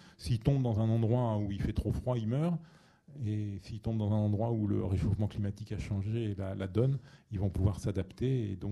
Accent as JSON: {"language": "French", "region": "Île-de-France", "country": "France", "tie": "born or raised there", "said": "Moi, quand j'étais gamin en Seine-et-Marne"}